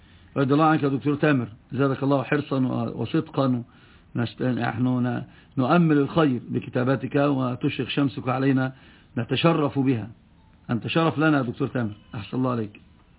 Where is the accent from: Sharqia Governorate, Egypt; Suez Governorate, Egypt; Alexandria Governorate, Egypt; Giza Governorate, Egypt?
Alexandria Governorate, Egypt; Alexandria; لأن احنا عندنا في اسكندرية وهذا الصحيح سنين طوال يدرسون منار السبيل